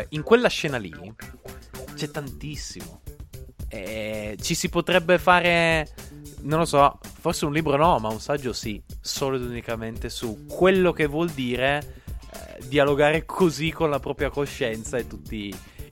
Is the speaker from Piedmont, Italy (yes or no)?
yes; Piedmont, Italy; Siamo due piemontesi, né? Però non siamo di Biella.